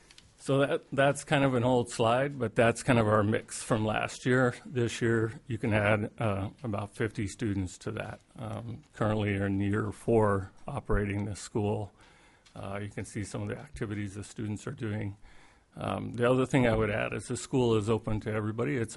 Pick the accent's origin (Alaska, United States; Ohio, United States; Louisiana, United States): Alaska, United States; So I grew up in Alaska. I graduated from the University of Alaska Fairbanks.